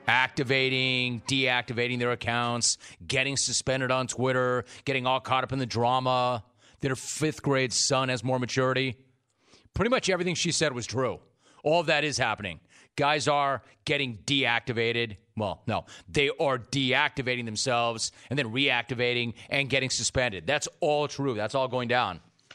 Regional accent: Los Angeles, California, United States; born there; Like, I was born in West LA, and I would never do that.

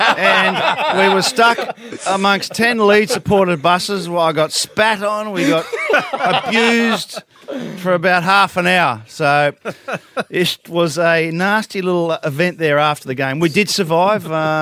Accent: Australia; being an Australian

